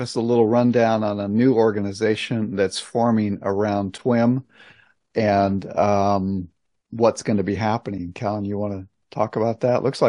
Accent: Missouri, United States; everyone. … I'm from Damasuka out here in Missouri

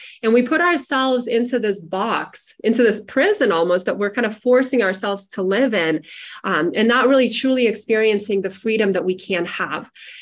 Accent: Russia; growing up in Russia

